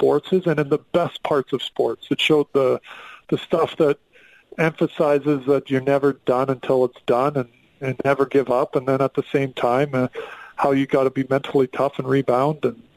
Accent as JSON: {"language": "English", "region": "Western Canada", "country": "Canada", "said": "Like, I'm from Western Canada and love it."}